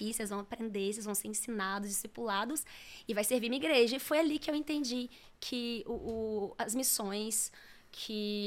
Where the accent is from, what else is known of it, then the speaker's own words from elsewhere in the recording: Divinópolis, Minas Gerais, Brazil; now in São Paulo, Brazil; Éramos de Minas, de Divinópolis.